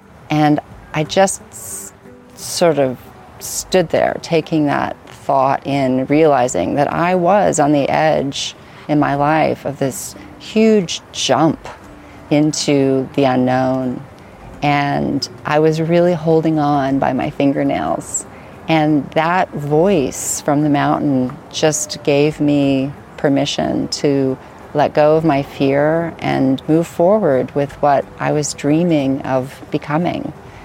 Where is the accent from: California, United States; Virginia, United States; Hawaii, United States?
California, United States; Big Sur; I'm an artist from Big Sur, California.